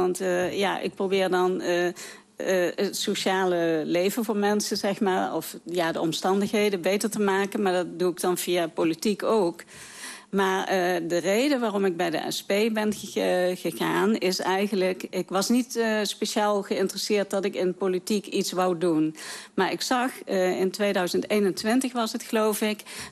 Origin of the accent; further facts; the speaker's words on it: Venlo, Limburg, Netherlands; Ik ben geboren en getogen in Venlo. Dus ik woon hier mijn hele leven met ups en downs.